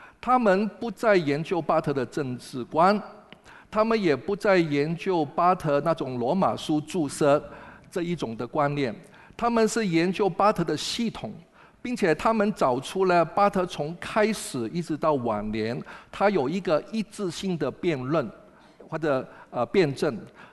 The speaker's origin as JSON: {"language": "Chinese", "country": "Hong Kong", "said": "你自己一直就是做我们香港人所讲的键盘战士"}